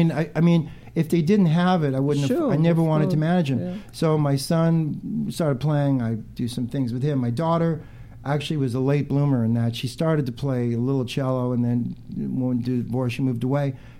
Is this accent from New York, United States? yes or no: yes; Brooklyn, New York, United States; When I was growing up in Brooklyn, I was a big Yankee fan